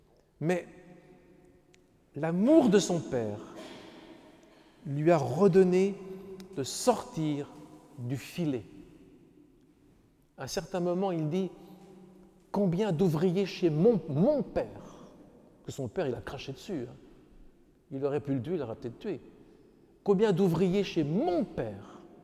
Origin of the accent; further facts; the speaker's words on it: Normandy, France; born there; Je suis né en Normandie, pas loin des plages du débarquement.